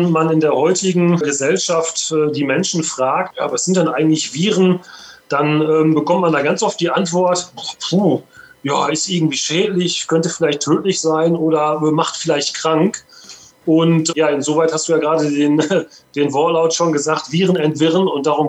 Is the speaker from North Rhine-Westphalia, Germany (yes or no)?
yes; Bochum, North Rhine-Westphalia, Germany; Ich komme aus Bochum